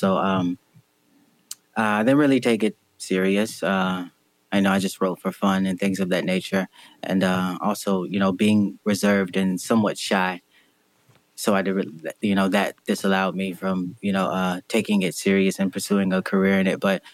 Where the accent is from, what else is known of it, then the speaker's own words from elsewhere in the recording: Winter Garden, Florida, United States; I grew up in Florida. I'm from a small town called Winter Garden, Florida, just outside of Orlando